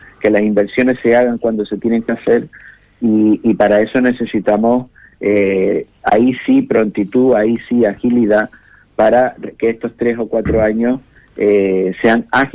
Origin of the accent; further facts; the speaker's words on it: Canary Islands, Spain; como canarios y canarias